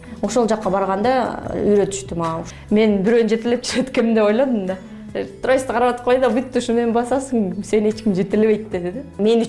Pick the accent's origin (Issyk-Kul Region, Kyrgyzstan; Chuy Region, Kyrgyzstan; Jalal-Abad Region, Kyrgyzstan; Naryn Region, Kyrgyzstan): Issyk-Kul Region, Kyrgyzstan; Мен өзүм негизи көлдө төрөлүп өскөм, 7-8 районунда.